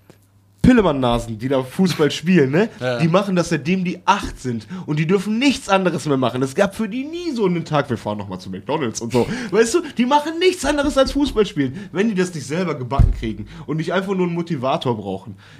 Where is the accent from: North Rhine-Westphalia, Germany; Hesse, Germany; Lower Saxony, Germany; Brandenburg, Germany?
North Rhine-Westphalia, Germany; Essen; Und wir kommen ja aus Essen